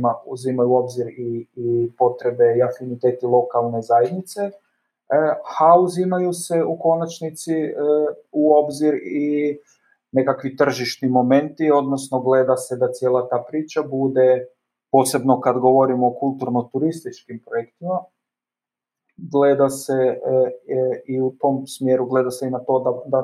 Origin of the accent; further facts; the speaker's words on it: Zagreb, City of Zagreb, Croatia; Ja sam naime iz Zagreba, a Zagreb ipak nažalost, je li u našoj centraliziranoj državi Zagreb nudi puno više mogućnosti nego velik dio ostalih krajeva Hrvatske.